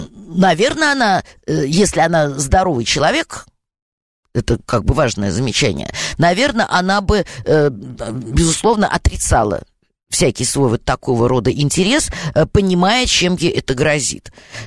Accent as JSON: {"language": "Russian", "region": "Moscow", "country": "Russia", "tie": "born or raised there", "accent": "Moscow akanye", "said": "Я коренная москвичка, поэтому я сильно акаю."}